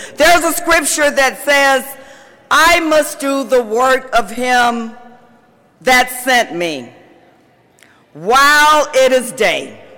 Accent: Jacksonville, Florida, United States; I grew up in Jacksonville, Florida. I've been in Florida all of my life, and in Duval County in the house.

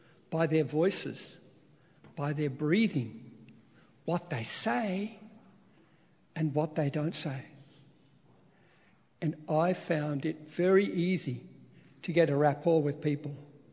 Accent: Melbourne, Victoria, Australia; born there; I was born in 1948 in Melbourne, Australia.

